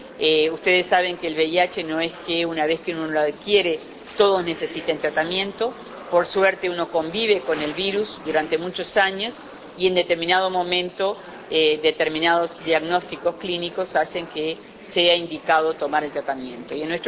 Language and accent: Spanish; Uruguay; porque no hemos incorporado como uruguayos las prácticas de menor riesgo